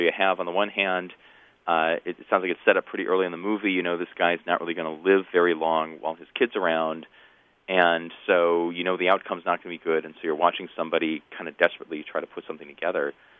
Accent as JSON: {"language": "English", "town": "Kalamazoo", "region": "Michigan", "country": "United States", "tie": "born or raised there", "said": "I grew up in Kalamazoo, so I know all about where Western Michigan is and their rivalry with Marshall and their teams in the MAC."}